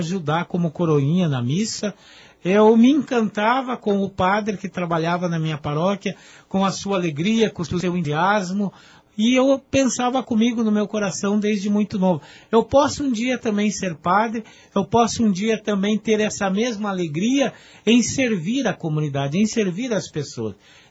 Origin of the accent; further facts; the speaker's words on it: Lages, Santa Catarina, Brazil; Eu sou catarinense, eu sou de Lages, Santa Catarina, já uma cidade que fica no centro do estado de Santa Catarina, Planalto, e fazendo divisa já fronteiras com Vacaria, no Rio Grande do Sul.